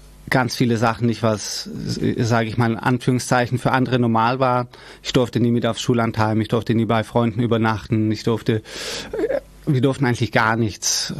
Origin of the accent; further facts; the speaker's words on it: Iran; now in Germany; Iraner bin und ich werde auch immer antworten auf die Frage, woher komme ich, werde ich sagen, ich bin Iraner. Aber ich fühle mich als Deutscher und im Iran war ich auch immer der Deutsche.